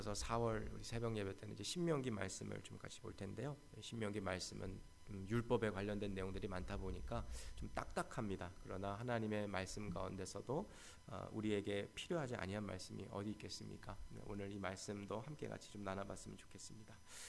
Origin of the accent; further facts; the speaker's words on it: Eugene, Oregon, United States; 저는 어린 시절 제가 그 유진의 오레건주에 있는 유진이라는 도시에서 자랐는데요.